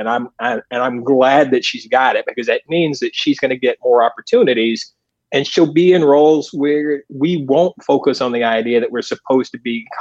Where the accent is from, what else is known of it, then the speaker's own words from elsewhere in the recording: the South, United States; as a kid growing up in the South who was aware of, you know, gospel music and performers